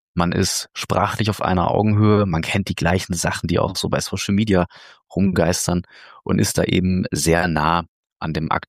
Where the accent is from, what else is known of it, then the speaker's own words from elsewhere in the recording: Dinslaken, North Rhine-Westphalia, Germany; Ich komme aus Dienstlagen in Nordrhein-Westfalen